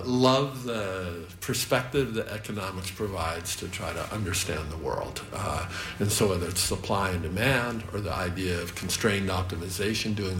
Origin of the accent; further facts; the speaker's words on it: Lincoln, Nebraska, United States; I grew up in Lincoln, Nebraska. So okay. The Cornhuskers were indeed a big deal.